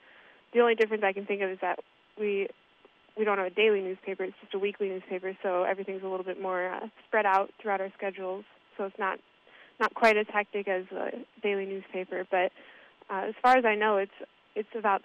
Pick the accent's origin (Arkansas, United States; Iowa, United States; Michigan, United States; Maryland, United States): Iowa, United States; West Des Moines; I was born and raised in West Des Moines.